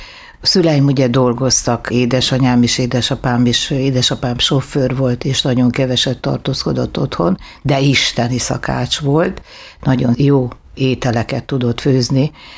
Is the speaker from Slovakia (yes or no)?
no; Kanjiža, Vojvodina, Serbia; Én észak-bácskai vagyok, magyar-kanizsai, ott születtem.